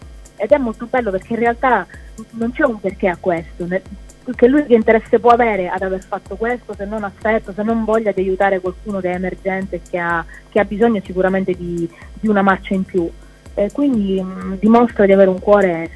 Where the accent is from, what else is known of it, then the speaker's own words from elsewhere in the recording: Sicily, Italy; io sono siciliana, quindi tornavo comunque a casa un paio di volte alla settimana